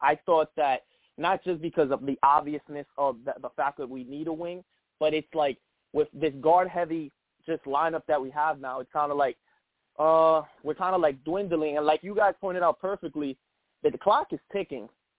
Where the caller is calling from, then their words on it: Harlem, New York, United States; from Harlem.